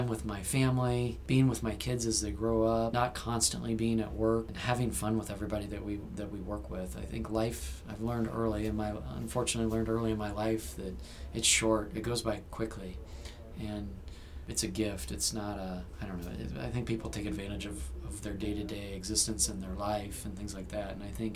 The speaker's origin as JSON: {"language": "English", "region": "Indiana", "country": "United States", "tie": "born or raised there", "said": "I'm not English, so I don't have a specific team that I root for. So I grew up playing soccer here in Central Indiana many, many years ago"}